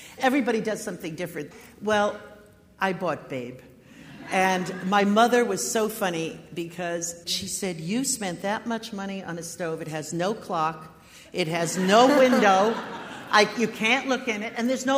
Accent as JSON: {"language": "English", "region": "New Jersey", "country": "United States", "tie": "born or raised there", "said": "I was born and raised just outside of New York City in North Jersey."}